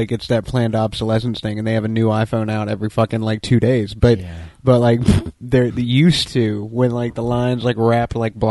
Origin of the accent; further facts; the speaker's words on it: the South, United States; I'm from the South and I could totally believe that.